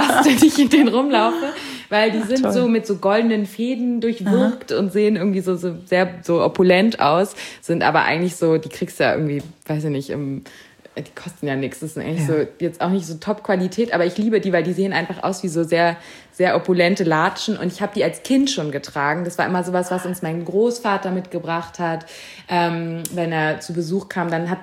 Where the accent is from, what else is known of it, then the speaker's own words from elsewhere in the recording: Germany; dass ich Deutsch bin, ist offensichtlich. Und ich bin in Deutschland geboren.